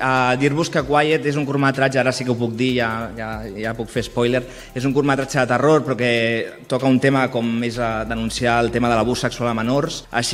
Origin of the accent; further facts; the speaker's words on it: Sabadell, Catalonia, Spain; Soc de Sabadell, soc de Creu Alta